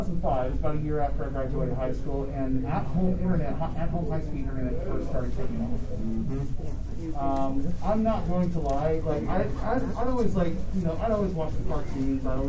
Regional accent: Alabama, United States; because I grew up in South Alabama, where it was taboo to discuss any of this kind of stuff.

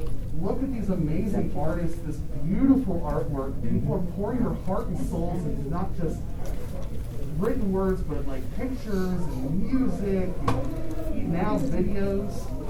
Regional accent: Alabama, United States; because I grew up in South Alabama, where it was taboo to discuss any of this kind of stuff.

